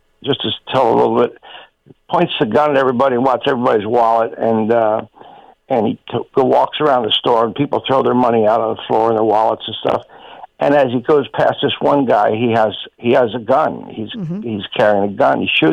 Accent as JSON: {"language": "English", "region": "New Jersey", "country": "United States", "said": "hey, I'm from Jersey, and this is the first time I'm being pulled over"}